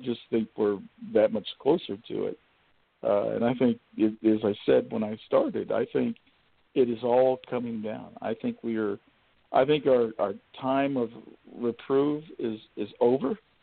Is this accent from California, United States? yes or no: yes; California, United States; now in Kentucky, United States; And I'm from California. I live in Kentucky now, thank goodness, but, you know, I have family in California.